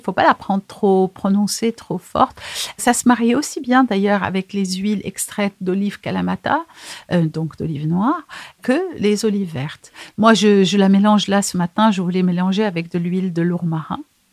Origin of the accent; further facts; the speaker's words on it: Aleppo, Aleppo Governorate, Syria; born there; moi je suis née à Alep